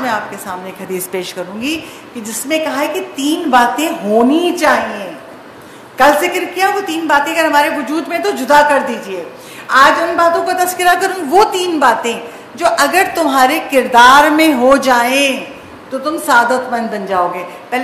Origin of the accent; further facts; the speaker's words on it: Karachi, Sindh, Pakistan; born there; آپ شہر کراچی کی بات کروں, یہیں پیدا ہوئی ہوں, مروں گی بھی یہیں